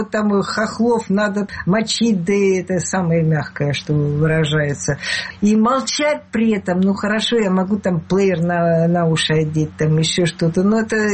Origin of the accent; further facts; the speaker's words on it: Russia; вы знаете, я россиянка, и по поводу российских пенсий все я открыто говорю